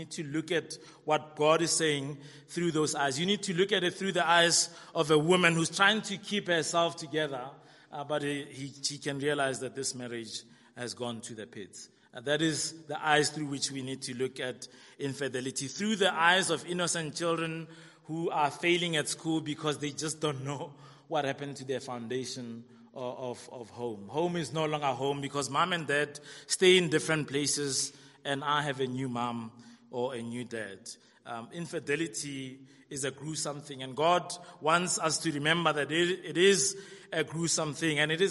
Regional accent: South Africa; Now, we are South African.

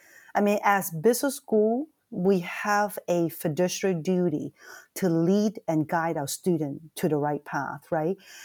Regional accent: Hong Kong; moved away; I was an international student, right? I grew up in Hong Kong.

